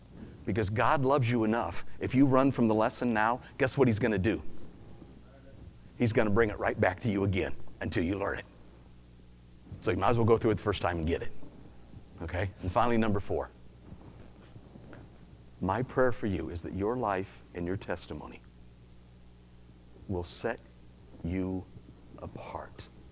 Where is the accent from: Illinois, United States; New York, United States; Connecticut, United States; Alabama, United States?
Illinois, United States; Lincoln; Now, y'all need to know I'm from Lincoln. I'm from Illinois, land of Lincoln, right?